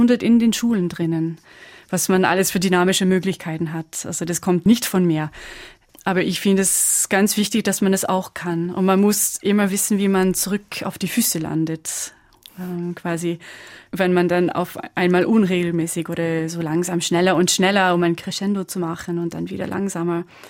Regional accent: Quebec, Canada; German is a second language; Ich bin in Quebec aufgewachsen und die traditionelle Musik, die wir dort haben, hat mehr mit der irischen Musik zu tun als mit der Musik aus Zentralfrankreich.

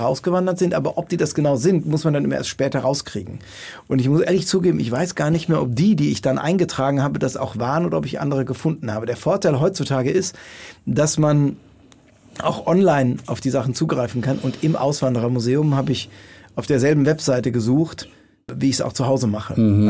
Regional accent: Rhineland-Palatinate, Germany; Und wir sind ja Pfälzer

